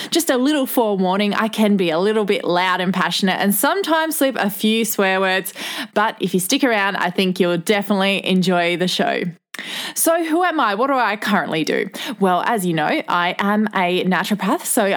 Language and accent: English; Whyalla, South Australia, Australia; So I grew up in South Australia in a small town called Whyalla. Funnily enough, it's actually classed as a city, but it's only about 24,000 people. And I lived there until I was 21 years old.